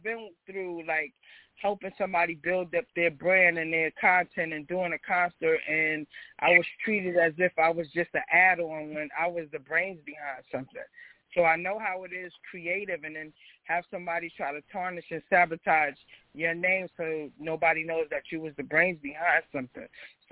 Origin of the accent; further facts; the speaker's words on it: Queens, New York, United States; And I'm from Southside Jamaica, Queens. You know, if you can make it from here, you can make it anywhere.